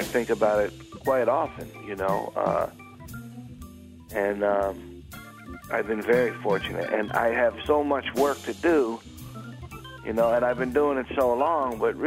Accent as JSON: {"language": "English", "town": "Philadelphia", "region": "Pennsylvania", "country": "United States", "said": "So we took the train, because I'm from Philly. We lived in Philly."}